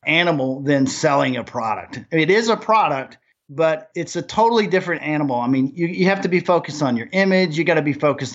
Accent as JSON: {"language": "English", "country": "Germany", "tie": "born or raised there", "moved": "yes", "lives_now": "Nashville, United States", "said": "Well, I grew up in Germany and thought I wanted to be in the music business."}